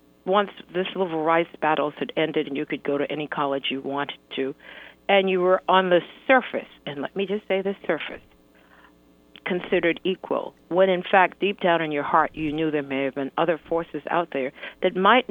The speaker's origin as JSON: {"language": "English", "town": "Boston", "region": "Massachusetts", "country": "United States", "tie": "born or raised there", "said": "But growing up in Boston as … no one knew my first name."}